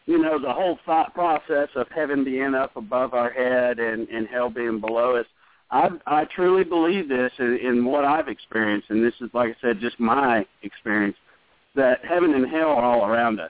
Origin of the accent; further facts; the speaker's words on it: Athens, Ohio, United States; born there; Well, my whole family, I was born in Ohio. My whole family's from there originally.